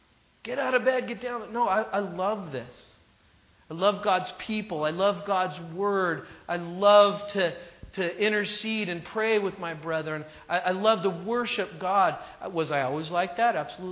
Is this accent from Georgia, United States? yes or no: no; California, United States; See, I'm from California, and people out there, most of them don't go to church